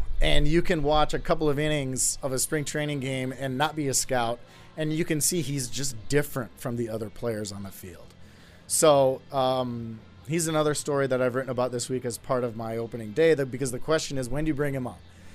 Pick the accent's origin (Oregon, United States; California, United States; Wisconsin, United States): Wisconsin, United States; Milwaukee; I grew up in Milwaukee.